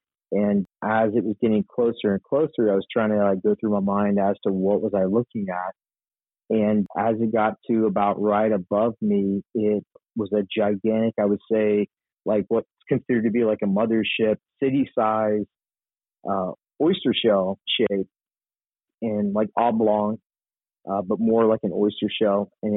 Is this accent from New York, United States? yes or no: no; Texas, United States; I grew up in Texas all my life. I live in the Dallas area